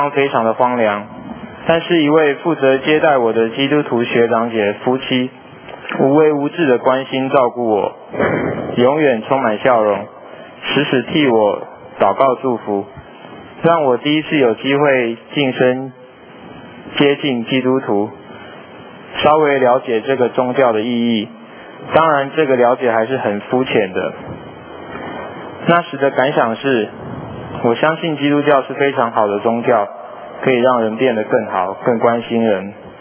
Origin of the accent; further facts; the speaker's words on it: Taipei, Taiwan; 我出生在台湾台北，从小家里在特定节日都会拜拜，对于基督教的了解有限。